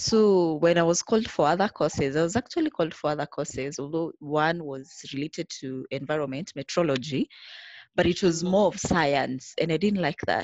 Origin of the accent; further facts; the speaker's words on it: Kenya; I'm Kenyan.